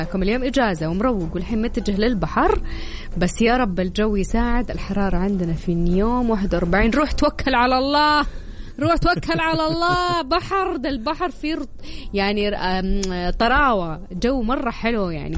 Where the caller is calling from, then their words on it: Riyadh, Riyadh Province, Saudi Arabia; من قلب الدوام 42 جنوب الرياض، متابعكم … الشمس عندنا بالرياض